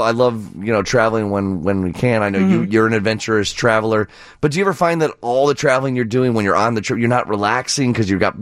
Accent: Downers Grove, Illinois, United States; Hey, let's go out to my hometown. Joe out in Downers Grove, Illinois.

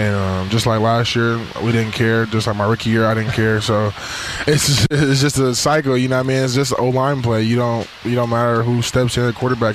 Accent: Indianapolis, Indiana, United States; Like I said, I'm from Indianapolis. I played at Ohio State.

